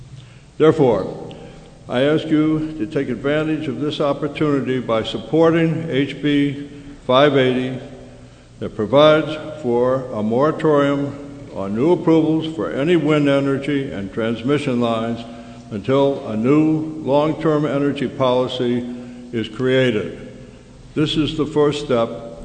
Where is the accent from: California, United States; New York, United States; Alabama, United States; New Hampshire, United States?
New Hampshire, United States; Bristol; I'm from Bristol, and I live on a hilltop that overlooks Newfound Lake and across the way at Cardigan Mountain and the surrounds.